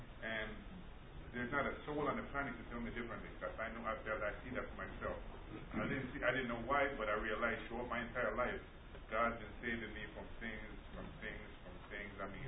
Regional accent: Canada; Well, when I was a kid, there used to be I grew up in Canada, and there used to be a hill that goes up like this from one end to the other, and vice versa.

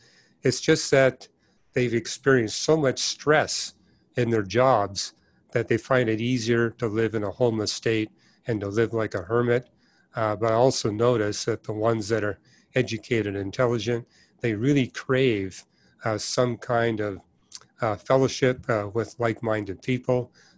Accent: Canada; I mean, I'm from Canada, and Victoria and Vancouver have by far the largest homeless population in Canada

